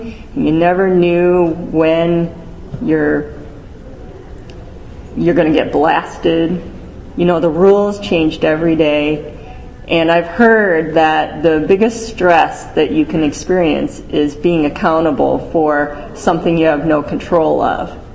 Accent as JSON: {"language": "English", "region": "Minnesota", "country": "United States", "tie": "born or raised there", "said": "my parents are immigrants from Hong Kong. I was born and raised in Minnesota, a small town in Minnesota. A small town in Minnesota in the early 70s."}